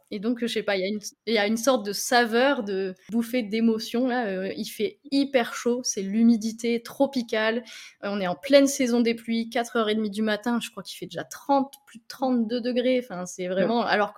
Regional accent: France; on est français.

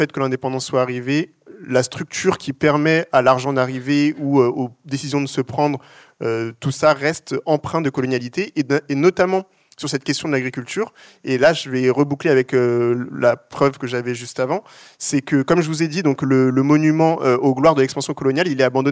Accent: France; en tant que Français

